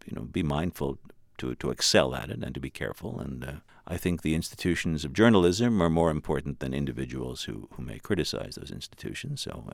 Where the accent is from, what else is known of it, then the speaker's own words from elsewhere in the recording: New York, United States; now in Arlington, United States; I'm from New York. I'm a native New Yorker. I grew up in Lower Manhattan.